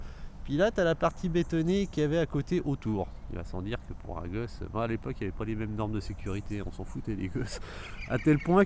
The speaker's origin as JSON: {"language": "French", "region": "Vaud", "country": "Switzerland", "tie": "born or raised there", "said": "Je suis né au CHUV, mais j'ai grandi au Biondes, ouais. C'est vraiment... Les 8 premières années de ma vie, je les ai passées ici."}